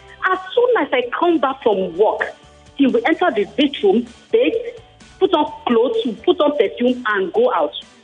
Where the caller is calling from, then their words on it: Ogun, Nigeria; I'm calling from Ogun State.